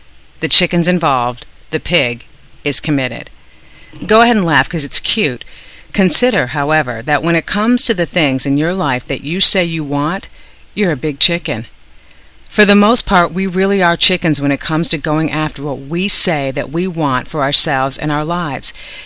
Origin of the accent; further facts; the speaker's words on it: Madison, Wisconsin, United States; now in New York City, United States; I grew up in Madison, Wisconsin, and my dream from the time that I was 10 years old was to one day live and work in New York City.